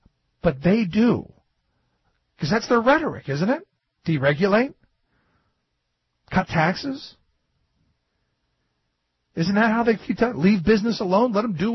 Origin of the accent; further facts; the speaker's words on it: Pennsylvania, United States; So when we go up there, I'm hoping he sees that we're from Pennsylvania.